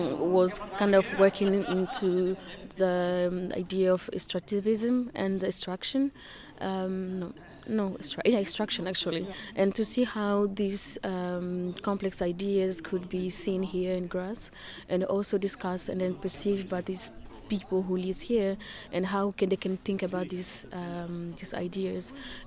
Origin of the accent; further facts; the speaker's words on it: DR Congo; now in Ghana; I'm an artist from Congo, I'm based in Ghana.